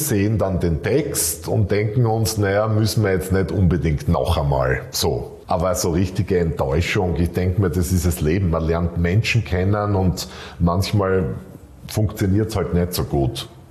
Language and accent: German; Graz, Styria, Austria; Also im Himteich in Graz spazieren zu gehen in meiner Heimatstadt